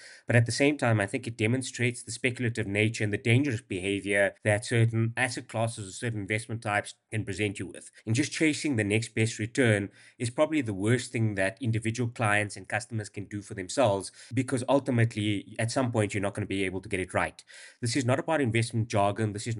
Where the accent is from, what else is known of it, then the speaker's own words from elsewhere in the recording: Johannesburg, Gauteng, South Africa; So let me just maybe say, yes, I am from Joburg. That's the first answer. You made an assumption, but I am from Joburg.